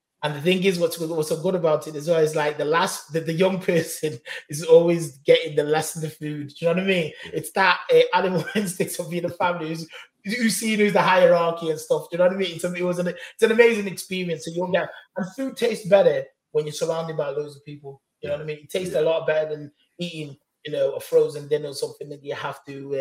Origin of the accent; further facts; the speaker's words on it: England, United Kingdom; And growing up in England, my Caribbean influence like expanded even more